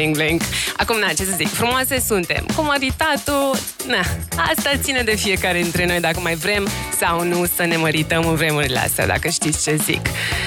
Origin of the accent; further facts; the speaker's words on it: Transylvania, Romania; Ei bine, eu sunt din Transilvania